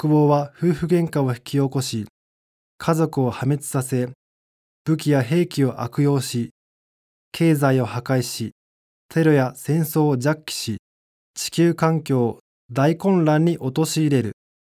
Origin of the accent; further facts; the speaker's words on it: Ichikawa, Chiba, Japan; 私は千葉県の市川市という、川の向こうは東京都という場所に生まれ育ちました。幼少の頃は近くの川や田んぼで虫捕りなどをした記憶があります。